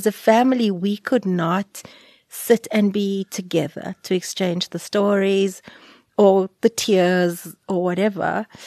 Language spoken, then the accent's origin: English; Cape Town, Western Cape, South Africa; in our custom I'm mixed race from Cape Town, Christian.